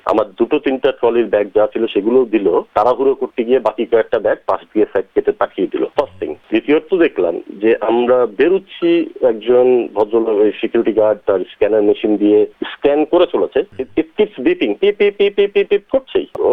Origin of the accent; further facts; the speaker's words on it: Chittagong, Chittagong Division, Bangladesh; আমি চট্টগ্রামের মানুষ, আমি গতবারও এসেছি যখন